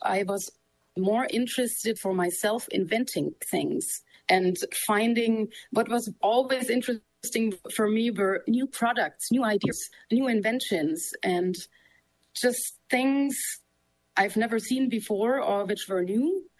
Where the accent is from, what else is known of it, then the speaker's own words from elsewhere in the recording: Ulm, Baden-Württemberg, Germany; I was born in Ulm, and where I was also raised.